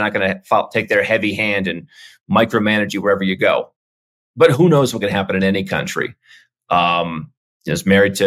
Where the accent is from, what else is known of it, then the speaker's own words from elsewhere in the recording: United States; I come from the United States. I gave up U.S. citizenship.